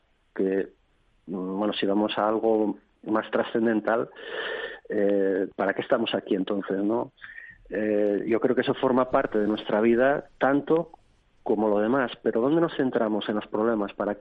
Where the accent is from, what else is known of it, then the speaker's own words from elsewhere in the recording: Asturias, Spain; Yo soy asturiano y, bueno, pues tenía sus vacas y su huerto.